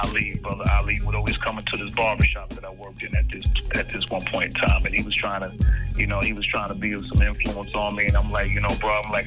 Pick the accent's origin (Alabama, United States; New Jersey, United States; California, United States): New Jersey, United States; Yeah, so for me, growing up in Jersey